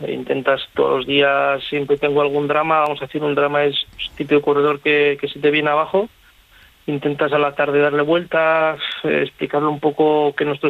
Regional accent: Navarre, Spain; Encima acabo de pasar por casa, yo soy navarro, y he pasado por Navarra

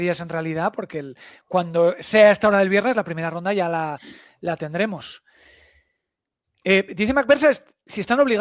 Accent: San Sebastian, Basque Country, Spain; yo soy de San Sebastián y el azul tira mucho, más que el rojo.

